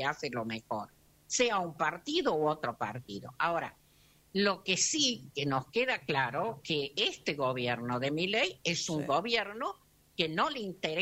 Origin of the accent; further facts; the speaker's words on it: La Rioja, Argentina; born there; Yo como riojana, yo soy nacida de La Rioja.